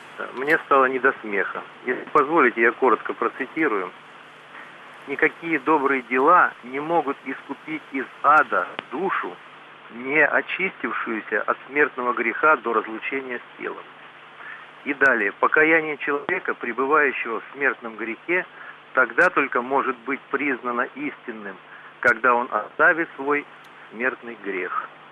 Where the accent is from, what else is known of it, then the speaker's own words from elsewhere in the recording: Volgograd Oblast, Russia; Я из Волгоградской области.